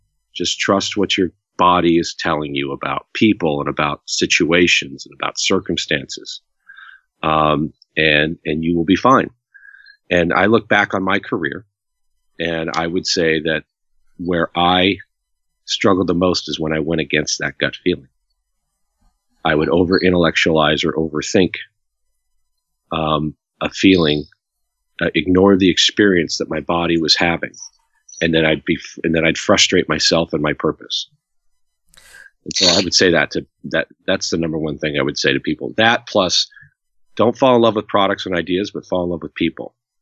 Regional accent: California, United States; I grew up here in the Valley, so I remember Magic

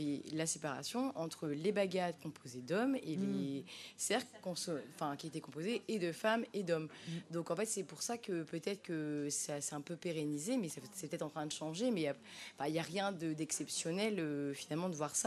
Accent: Quimper, Brittany, France; Je suis de Quimper

